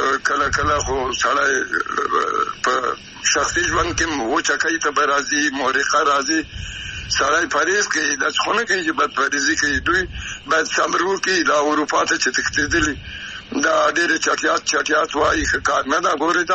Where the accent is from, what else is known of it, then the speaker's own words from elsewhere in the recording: Afghanistan; زه افغان یم